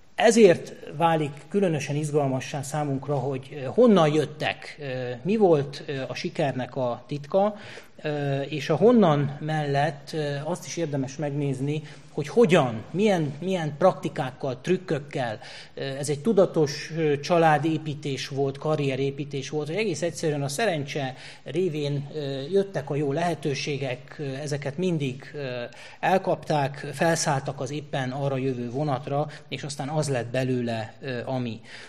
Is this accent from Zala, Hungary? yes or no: yes; Zalaszentgrót, Zala, Hungary; tőzsgyökeres zalaiként, én Zalaszentgróton nevelkedtem